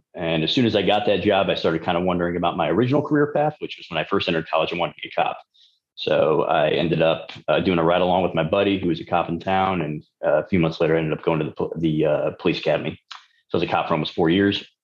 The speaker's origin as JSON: {"language": "English", "region": "Connecticut", "country": "United States", "tie": "born or raised there", "said": "I grew up in Connecticut."}